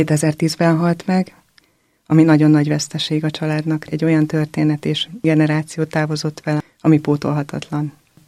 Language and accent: Hungarian; Győr, Győr-Moson-Sopron, Hungary; born there; Én Győrben születtem